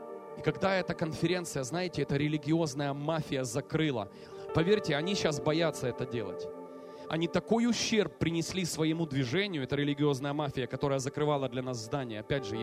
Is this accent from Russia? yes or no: no; Ukraine; born there; я сам родился на Украине, но мое сердце почему-то сейчас, на данный момент, с Россией.